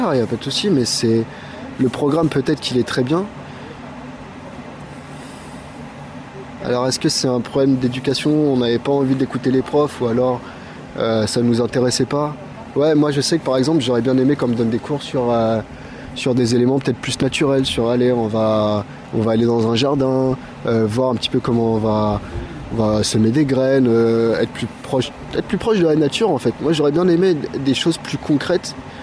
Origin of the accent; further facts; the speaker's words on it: Paris, Île-de-France, France; born there; now in La Châtre, France; Je suis né à Paris et là, en ce moment, je suis dans une petite ville. J'ai peur de dire le nom de la ville, là, comme ça, devant les médias. Parce que elle s'appelle La Châtre.